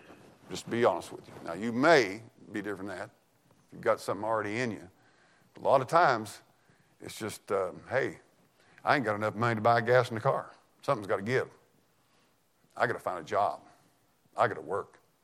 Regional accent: United States; I'm as an American and as a pastor, I'm going to preach this

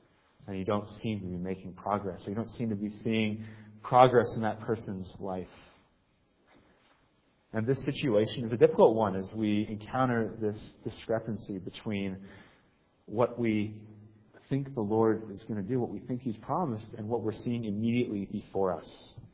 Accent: Maine, United States; I grew up in Maine, and so I did a little bit of hiking there as well.

